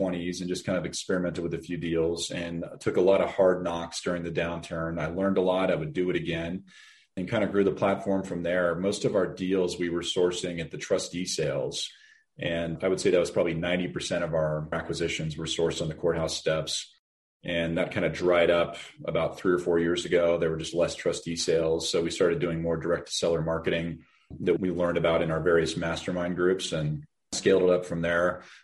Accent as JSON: {"language": "English", "town": "Denver", "region": "Colorado", "country": "United States", "tie": "born or raised there", "said": "Yeah, born and raised in Denver."}